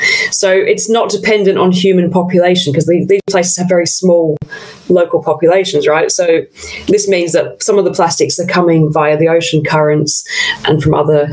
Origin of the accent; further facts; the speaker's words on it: New South Wales, Australia; Basically, when I was a child, I grew up in the Blue Mountains in Australia